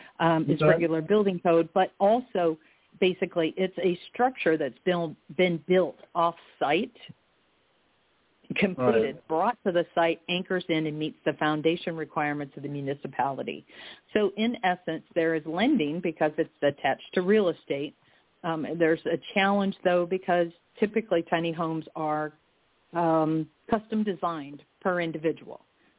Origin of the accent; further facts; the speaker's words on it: Ohio, United States; also born or lived in Virginia; now in Florida, United States; My background, I was born and raised in Ohio, lived in Virginia a little bit. I've been in Florida since 1985